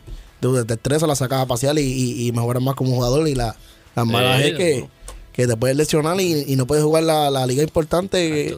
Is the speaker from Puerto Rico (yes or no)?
yes; Sabana Grande, Puerto Rico; En mi pueblo Sabana Grande se celebra un torneo de lo que es primera categoría.